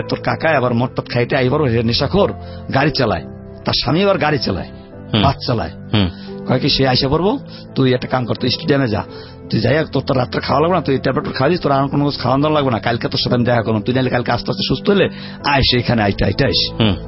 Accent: Barisal, Barisal Division, Bangladesh; আমার বাড়ি বরিশাল

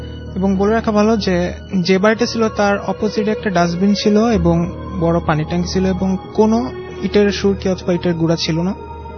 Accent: Dhaka, Dhaka Division, Bangladesh; লালবাগ থেকে আসছি।

